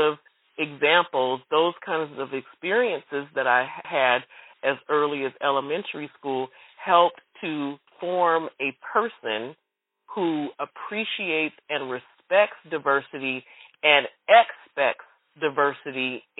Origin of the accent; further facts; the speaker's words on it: Seattle, Washington, United States; even though I was raised in Seattle, and it's a place where Black people make up a very small percentage of the city